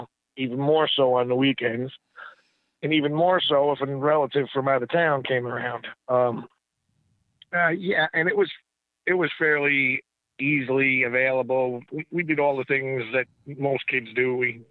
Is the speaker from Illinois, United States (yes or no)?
no; Poughkeepsie, New York, United States; also born or lived in Buffalo, United States; Well, I was born in Buffalo, New York, and that's where all of my relatives are, on my both sides of the family. And for some reason, my father decided to move us to Poughkeepsie, New York. And that's where I grew up, in that area.